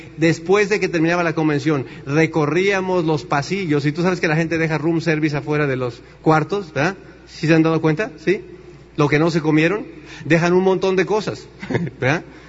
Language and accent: Spanish; Tenancingo, Mexico; en Tenancingo no hay agua. O sea, en mi pueblo no hay agua.